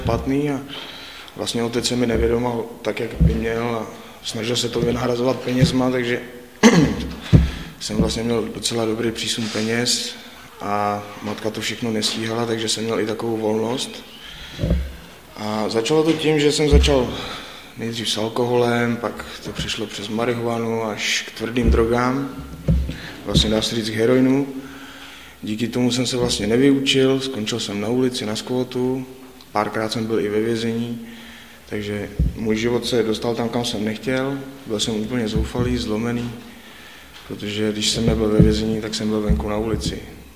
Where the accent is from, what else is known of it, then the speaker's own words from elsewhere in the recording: Teplice, Ústí nad Labem Region, Czechia; jsem z Teplic v Čechách, bude mi 33 let a vlastně vyrůstal jsem v nekřesťanské rodině